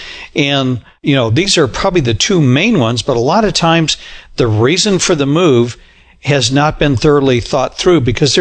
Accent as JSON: {"language": "English", "region": "Arizona", "country": "United States", "tie": "born or raised there", "said": "I grew up in Arizona, John, but, you know, you've been to Arizona."}